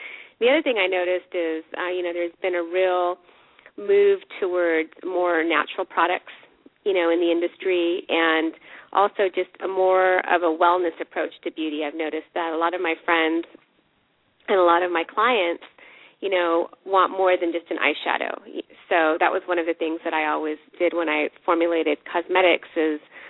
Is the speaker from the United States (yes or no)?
no; India; my background is Indian. I'm from India.